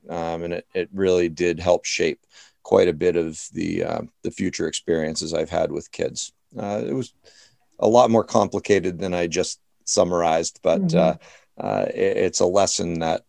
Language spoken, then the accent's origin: English; Dudley, Massachusetts, United States; and now here in my hometown of Dudley, Mass.